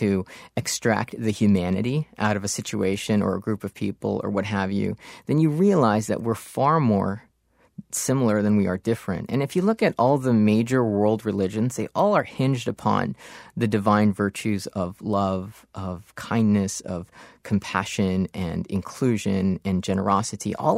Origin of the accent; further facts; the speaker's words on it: Florida, United States; also born or lived in Africa; when I was young, growing up in Florida, I was born in Africa.